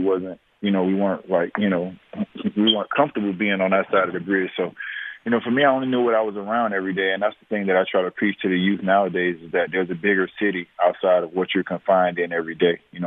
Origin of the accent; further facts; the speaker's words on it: Miami, Florida, United States; I mean, I tell people all the time, like, you know, when we were growing up, we used to go to a beach, you know, Hollover Beach.